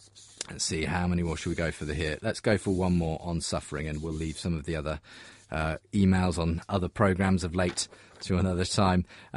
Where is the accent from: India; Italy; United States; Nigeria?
India; I'm a convert from Islam to Christianity. I've suffered all my life thus far, first as a Muslim blind girl in India